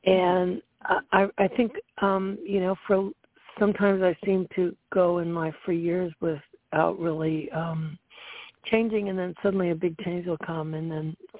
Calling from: Florida, United States; I'm calling in from Central Florida.

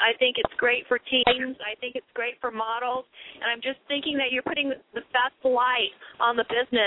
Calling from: Temecula, California, United States; I'm calling from Temecula, California.

